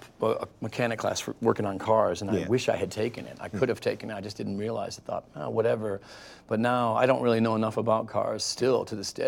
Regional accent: Detroit, Michigan, United States; Yeah, my grandfather worked at the Ford Rouge plant, actually.

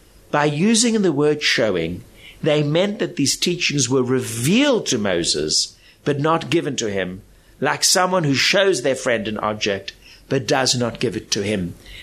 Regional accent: South Africa; I come from South Africa, and like similar communities, a lot of people are traditional, maybe a little less so nowadays, which means going to an Orthodox shul, but not being strictly observant

